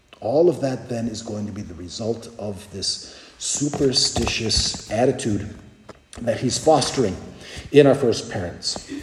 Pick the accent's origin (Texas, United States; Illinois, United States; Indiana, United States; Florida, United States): Illinois, United States; Chicago; Part of that could be owing to the fact that I grew up in Chicago, and we kind of had this gift of speaking without moving our lips.